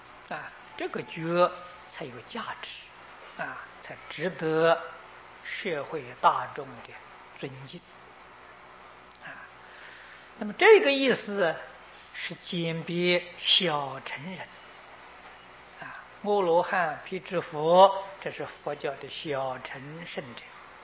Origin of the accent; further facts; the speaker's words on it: China; 我们中国人自古以来呀，就喜欢简单。